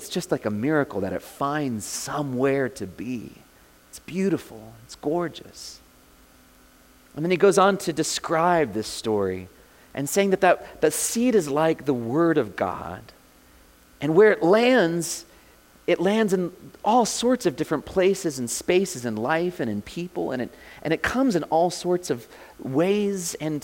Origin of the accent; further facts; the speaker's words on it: Florida, United States; I grew up in Florida. The farming there was orange groves and cattle